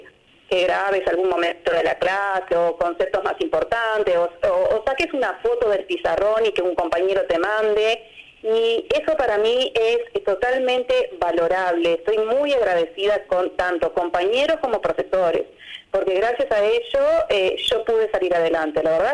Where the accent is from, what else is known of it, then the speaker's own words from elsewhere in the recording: Melo, Cerro Largo, Uruguay; porque soy de Melo